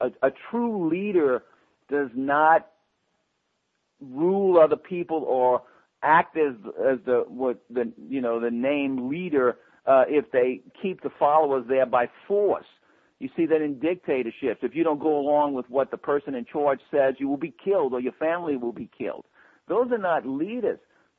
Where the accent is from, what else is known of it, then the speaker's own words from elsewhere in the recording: New Orleans, Louisiana, United States; During Hurricane Katrina in my hometown of New Orleans